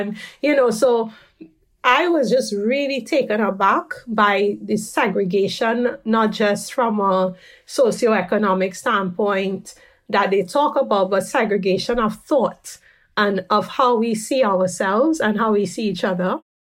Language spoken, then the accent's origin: English; Trinidad & Tobago; growing up in Trinidad, we have many races and cultures that come together.